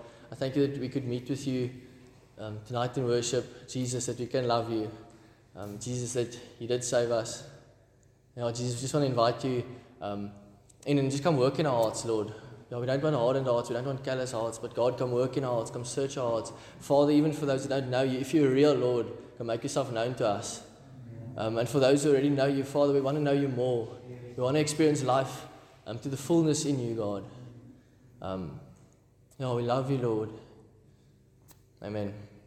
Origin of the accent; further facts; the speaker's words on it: Stellenbosch, Western Cape, South Africa; born there; I was born in Stellenbosch and just wanted to get away after school